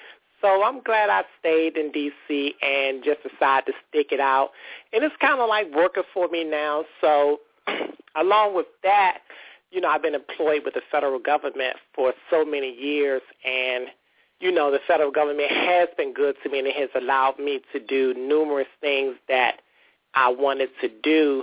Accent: Washington, District of Columbia, United States; Washingtonian native, born and raised in D.C.

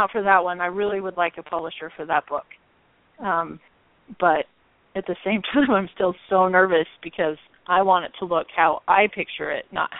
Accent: Idaho, United States; It was in a town close to my hometown in Idaho

